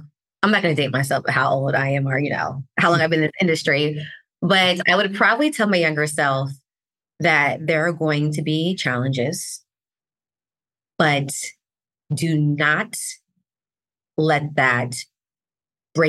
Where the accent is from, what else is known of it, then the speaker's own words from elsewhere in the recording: California, United States; now in Atlanta, United States; my siblings, my sister, my brother, and we grew up in California. And I decided I wanted to go to New York to start my career and then came down here to Atlanta.